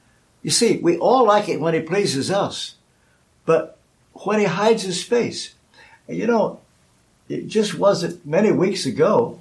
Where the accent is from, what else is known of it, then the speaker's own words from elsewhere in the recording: Kentucky, United States; In my home state of Kentucky, in the last couple days, there have been over 75 people killed overnight through a tornado.